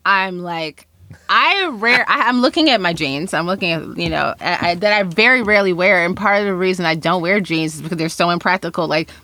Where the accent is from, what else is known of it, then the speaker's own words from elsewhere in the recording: Chicago, Illinois, United States; So I am recommending a store that is based in my hometown of Chicago, and they're fully online.